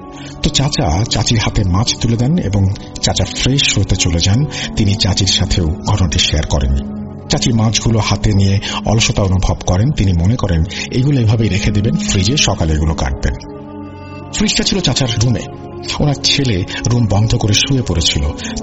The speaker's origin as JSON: {"language": "Bangla", "town": "Mymensingh", "region": "Mymensingh Division", "country": "Bangladesh", "tie": "born or raised there", "lives_now": "Gazipur, Bangladesh", "said": "আমার home town Mymensingh, কিন্তু আমার পরিবার সহ আমি গাজীপুরে থাকি।"}